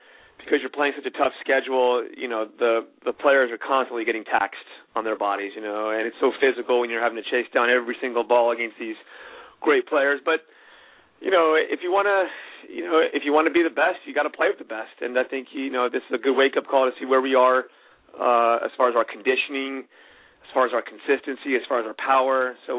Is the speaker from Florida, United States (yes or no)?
yes; Miami, Florida, United States; I'm born and raised in Miami, Florida. Obviously, we have good weather down there, and I come from a tennis family.